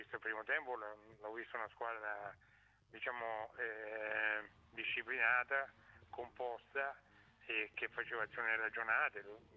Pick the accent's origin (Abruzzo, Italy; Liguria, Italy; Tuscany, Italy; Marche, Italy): Marche, Italy; Sì, ma sono un marchigiano.